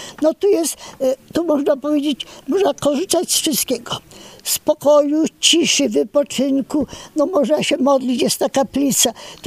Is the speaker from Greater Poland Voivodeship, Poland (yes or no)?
yes; Greater Poland Voivodeship, Poland; Już nie wróciłam w poznańskie, a w ogóle pochodzę z rodziny, gdzie jest zawsze było sporo dzieci.